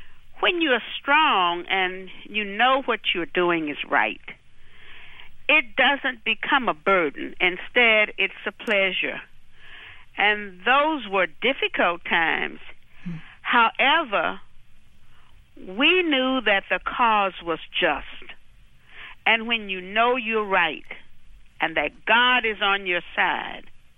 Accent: Alabama, United States; Yes, and we grew up in Alabama, mm-hmm. in the same county.

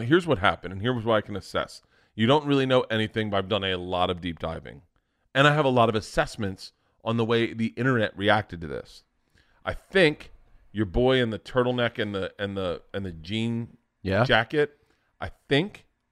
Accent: Florida, United States; And growing up in Florida, you were always ended up on a beach, you and your friends or whatever.

